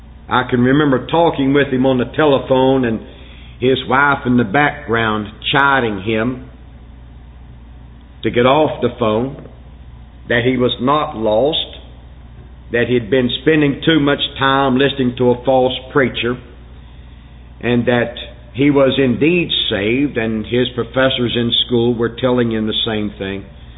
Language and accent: English; Winston-Salem, North Carolina, United States; my hometown of Winston-Salem